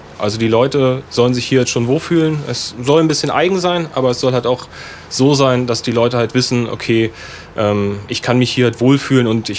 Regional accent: Harz, Germany; born there; now in Hanover, Germany; Ich bin 30 Jahre alt. Ich komme gebürtig aus dem Harz und wohne jetzt seit ungefähr 7 Jahren hier in Hannover.

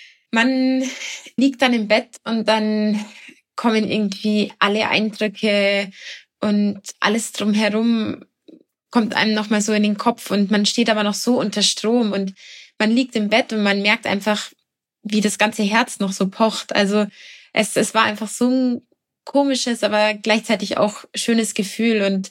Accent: Eichstätt, Bavaria, Germany; da fährt jetzt eine Eichstätterin

